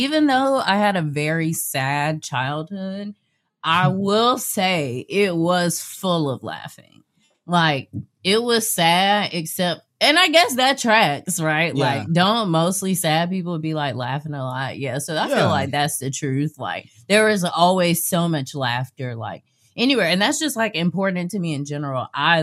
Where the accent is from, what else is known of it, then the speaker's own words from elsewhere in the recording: Jacksonville, Florida, United States; And mind you, I'm from Duval.